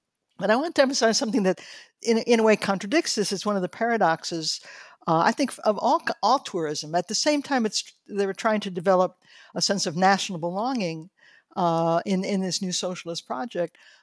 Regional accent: United States; I'm reminded, growing up in the United States in the 1950s

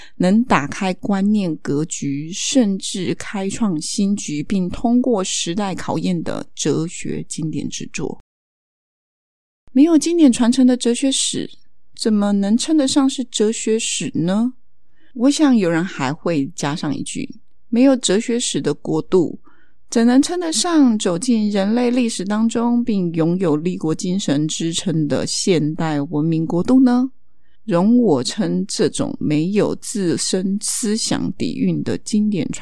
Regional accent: Taiwan; 其实我们台湾人一直使用参考章太炎所设计的注音符号。

